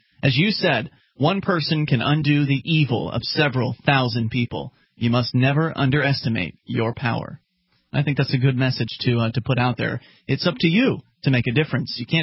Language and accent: English; Florida, United States; I mean, I'm from Florida